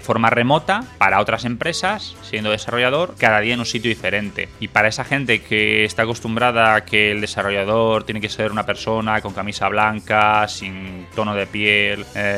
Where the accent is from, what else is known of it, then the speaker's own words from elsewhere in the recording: Madrid, Community of Madrid, Spain; Yo soy de Madrid